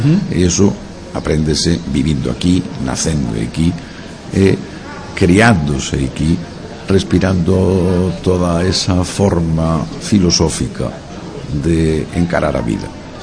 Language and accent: Galician; Galicia, Spain; aproveitando non só que estou na miña terra, sino que estou tamén nun medio galego